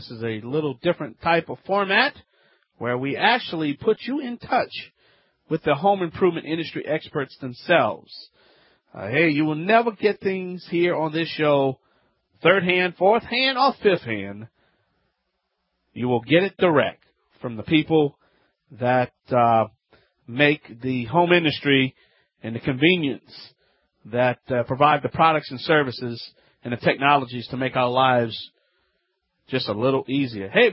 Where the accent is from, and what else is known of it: Louisiana, United States